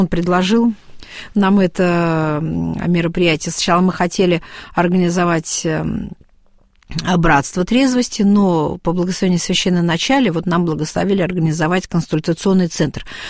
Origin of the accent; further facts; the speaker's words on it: Serpukhov, Moscow Oblast, Russia; Ну, я вообще коренная серпуховичка.